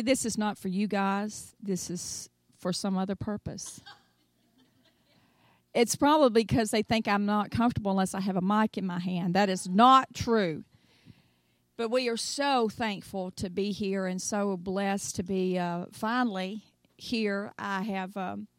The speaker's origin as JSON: {"language": "English", "region": "the South", "country": "United States", "said": "I'm from the South, y'all go ahead and relax and just enjoy yourselves."}